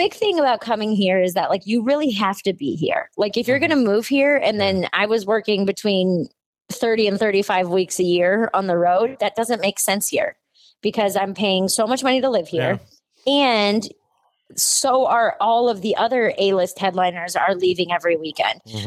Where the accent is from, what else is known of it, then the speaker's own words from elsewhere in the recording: New York, United States; I'm coming from New York. I'm like, okay, well, I could go home for the weekend. I could see my family.